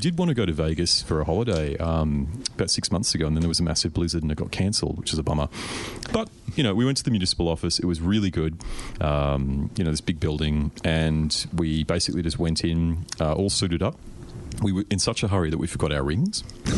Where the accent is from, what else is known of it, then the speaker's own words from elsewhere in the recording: Australia; I mean, I'm technically Australian, but I'm spending all this time in America